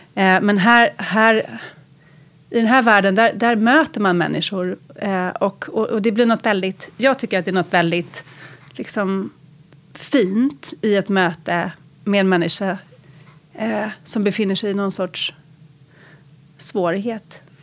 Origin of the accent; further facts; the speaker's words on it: Lidingö, Stockholm County, Sweden; Jag växte upp på Lidingö. Och där är ju en ganska skyddad verkstad, kan man säga. Men jag har en väldigt musikalisk familj, så att jag gick på Adolf Fredrik